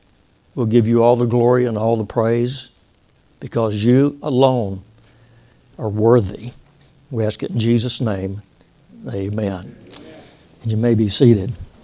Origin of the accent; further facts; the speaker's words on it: Waco, Texas, United States; born there; So I was born in Waco, Texas during the war, and my dad was off to war.